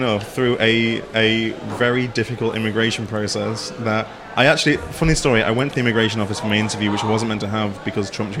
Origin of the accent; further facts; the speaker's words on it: East Midlands, United Kingdom; I grew up in Sherwood Forest, in the village where Robin Hood allegedly got married